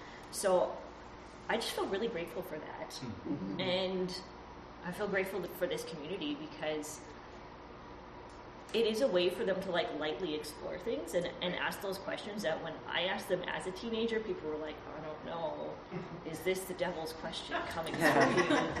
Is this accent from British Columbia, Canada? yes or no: yes; Vancouver, British Columbia, Canada; So I'm from Vancouver. I moved here.